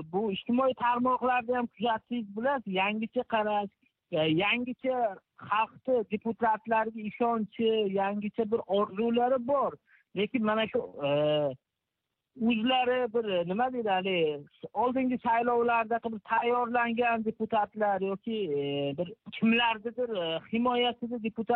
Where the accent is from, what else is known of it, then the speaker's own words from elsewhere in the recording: Rishton, Fergana Region, Uzbekistan; o'zimni qishlog'im endi Rishton tumani deydi